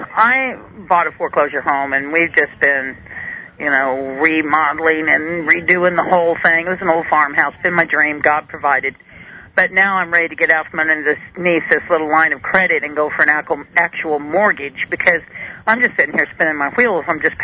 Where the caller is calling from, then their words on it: Tennessee, United States; Oh, from Tennessee.